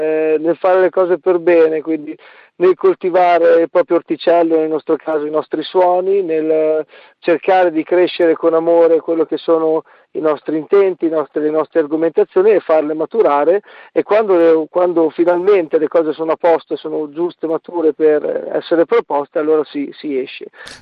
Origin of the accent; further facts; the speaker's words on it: Forlì, Emilia-Romagna, Italy; io e Alberto siamo di Forlì, quindi romagnoli